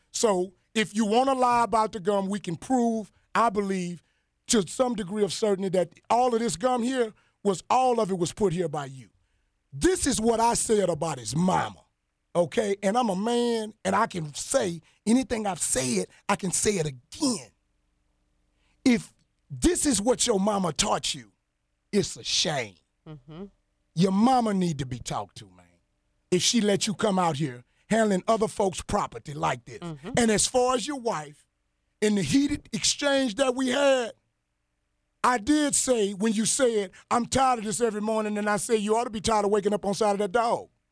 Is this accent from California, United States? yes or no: no; Louisiana, United States; Because I'm from Central Louisiana, and I'm not finna allow any more people that I know and love, because we love this community.